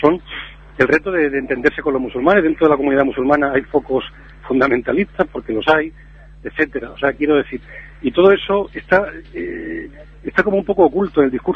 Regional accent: Melilla, Spain; born there; Yo ya digo que yo soy nacido en Melilla, pero los que somos nacidos en Melilla

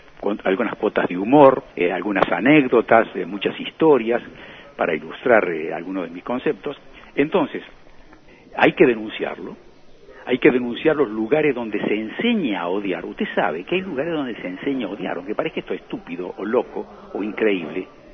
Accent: Argentina; Y yo, como argentino, que soy hijo de extranjeros que vinieron a este país y que aquí mis padres tuvieron que aprender el español

